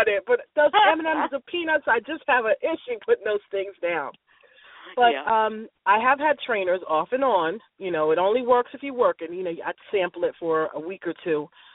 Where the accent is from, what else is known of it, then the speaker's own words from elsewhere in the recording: New York, United States; We're both from New York